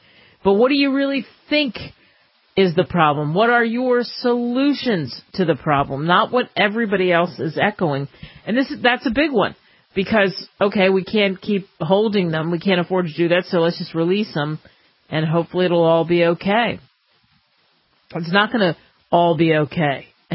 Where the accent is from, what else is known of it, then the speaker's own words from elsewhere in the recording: Pennsylvania, United States; I grew up in outside of Philadelphia and rooted for the Phillies.